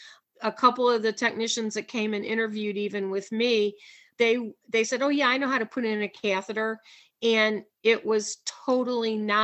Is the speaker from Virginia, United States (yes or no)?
no; Missouri, United States; I am originally from Missouri, and the whole state of Missouri had one technician school at that time.